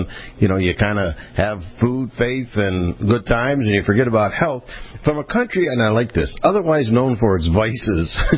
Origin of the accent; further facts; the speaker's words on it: Pennsylvania, United States; Well, I was originally from Pennsylvania